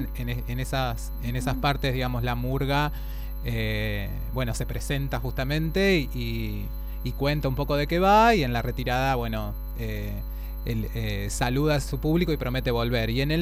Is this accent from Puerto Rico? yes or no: no; Rosario, Santa Fe, Argentina; a nosotros como rosarinos y como argentinos